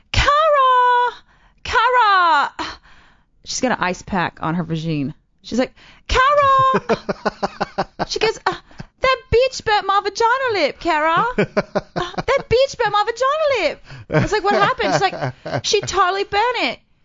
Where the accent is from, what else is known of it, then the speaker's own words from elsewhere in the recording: Brisbane, Queensland, Australia; No, I've been here 3 months. Yeah, I'm from Brisbane.